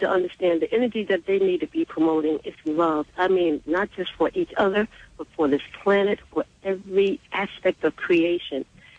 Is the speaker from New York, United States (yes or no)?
yes; Westchester, New York, United States; I'm from Westchester.